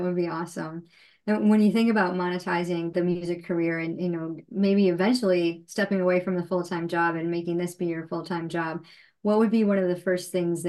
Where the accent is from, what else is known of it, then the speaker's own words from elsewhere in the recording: Rochester, New York, United States; I'm from Rochester, New York, and we have this place called the Canandaigua Music Center